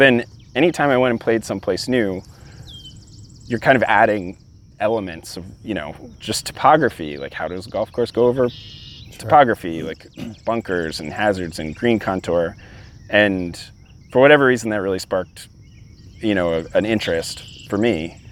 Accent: Arlington, Virginia, United States; I grew up in Arlington, Virginia.

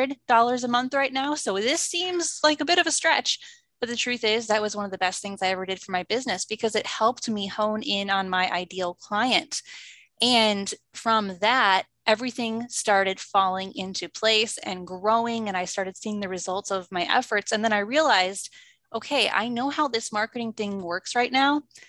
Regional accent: Wisconsin, United States; So I am from Wisconsin. I still live in Wisconsin.

